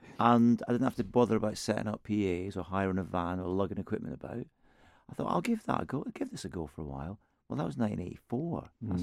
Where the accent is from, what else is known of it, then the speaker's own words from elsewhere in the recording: Scotland, United Kingdom; moved away; also born or lived in Aberdeen / East Midlands; I am from Aberdeen. I left when I was very little, and I grew up in Fife, which is a little county just over the Forth from Edinburgh. But then moved to the East Midlands in the early 80s when my dad got a job